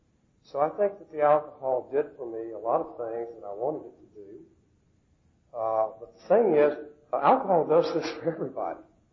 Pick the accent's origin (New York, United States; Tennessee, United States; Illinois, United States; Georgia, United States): Georgia, United States; Atlanta; I was born and raised here in Atlanta. This is Smyrna here, but Atlanta's not too far away, in this area.